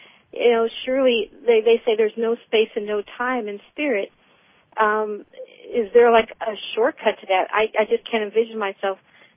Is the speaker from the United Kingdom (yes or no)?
no; Alameda, California, United States; I'm from Alameda, California.